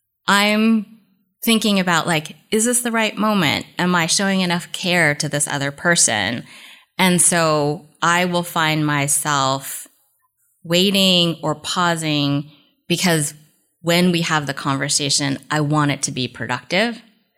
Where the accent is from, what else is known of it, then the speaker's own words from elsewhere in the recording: California, United States; They landed briefly in the East Coast, but I have been a Bay Area native since kindergarten.